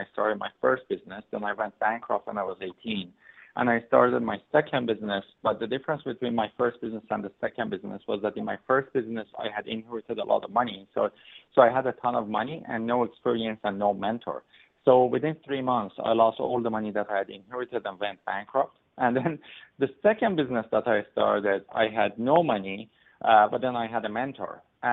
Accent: Iran; now in Canada; I am originally from Iran, and I immigrated to Canada in 2009.

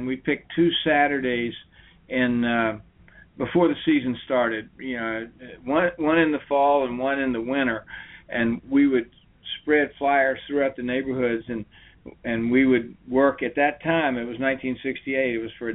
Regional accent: Richmond, Virginia, United States; I grew up in Richmond, Virginia

